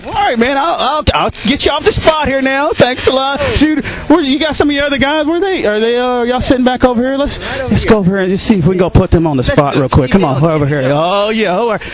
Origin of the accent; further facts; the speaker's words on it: Louisville, Kentucky, United States; Louisville, Kentucky. Kentucky Derby.